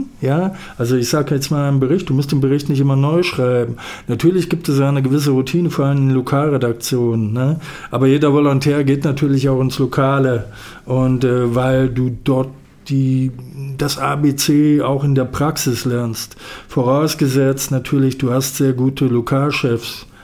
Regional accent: Gotha, Thuringia, Germany; Ich komme ja aus Gotha, ist ja kein Geheimnis.

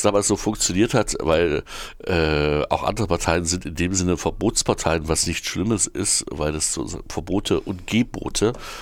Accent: East Germany, Germany; aber wir sind beide in der DDR aufgewachsen

